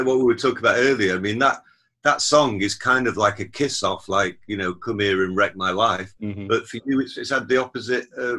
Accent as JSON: {"language": "English", "town": "Sheffield", "region": "Yorkshire and the Humber", "country": "United Kingdom", "tie": "born or raised there", "said": "a cave system, which is quite near my hometown of Sheffield."}